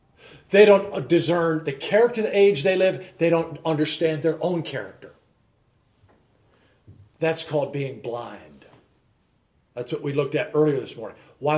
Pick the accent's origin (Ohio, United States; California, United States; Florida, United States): Ohio, United States; Cleveland; I grew up in Cleveland. And we have in Cleveland the Terminal Tower.